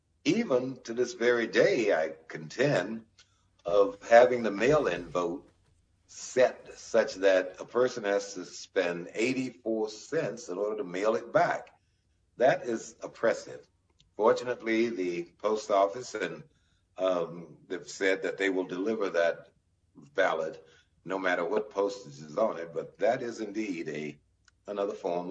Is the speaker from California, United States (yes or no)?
no; Monroe, Louisiana, United States; I grew up in the South, as Ed did, Monroe, Louisiana, and I was kind of an odd duck